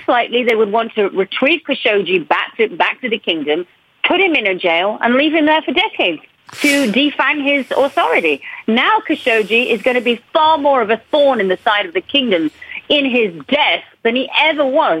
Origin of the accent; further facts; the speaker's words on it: United States; I'm American, of course, I'm an American citizen.